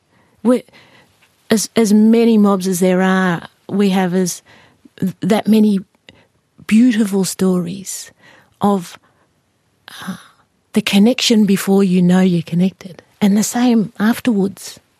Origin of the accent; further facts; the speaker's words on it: Sydney, New South Wales, Australia; born there; I was born on Sydney, but I do not belong here.